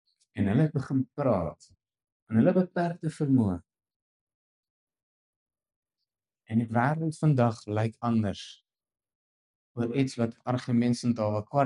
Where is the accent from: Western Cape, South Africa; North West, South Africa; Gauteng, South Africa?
North West, South Africa; Brits; in die dorp wat ek groot geword het in Brits